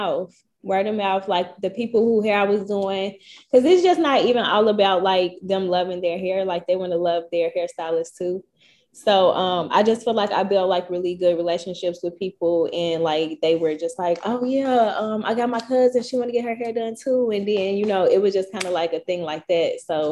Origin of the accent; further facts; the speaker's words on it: Chicago, Illinois, United States; now in Tennessee, United States; I'm a hairstylist and also sell merchandise. And I'm from Chicago.